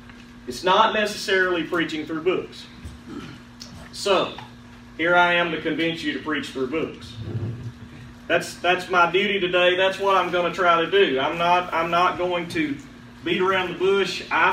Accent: Alabama, United States; I'm from Alabama. This is obviously a Yankee.

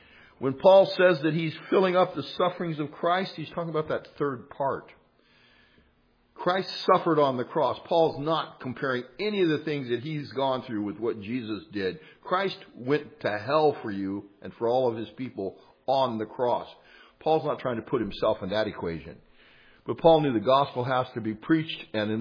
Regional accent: California, United States; I was from the San Joaquin Valley.

